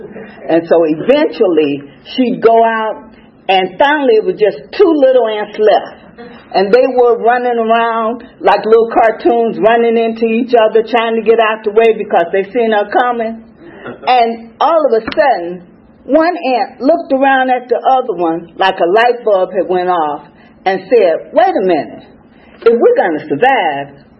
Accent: Chicago, Illinois, United States; So I got sober in Chicago. I drank in Chicago. I grew up in Chicago.

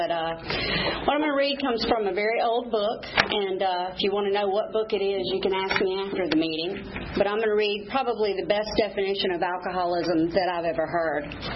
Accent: Atlanta, Georgia, United States; born there; I was born in Atlanta, Georgia, by very young parents.

